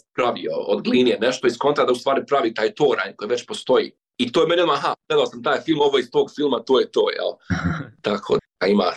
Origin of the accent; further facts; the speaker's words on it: Bosnia & Herzegovina; ja sam iz Bosne i Hercegovine